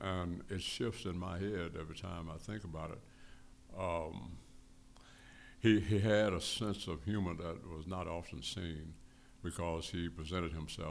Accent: Atlanta, Georgia, United States; moved away as an adult; now in Charleston, United States; growing up in Atlanta.

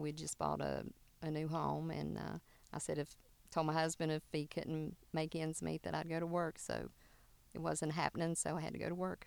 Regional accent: Coleridge, West Virginia, United States; I'm from Coleridge, West Virginia, right out of Beckley. And I was born in October in 1955.

